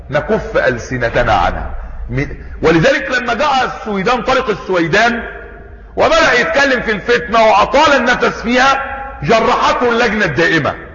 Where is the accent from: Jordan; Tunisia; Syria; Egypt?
Egypt; يعني وجدنا برضو رجلا عندنا في مصر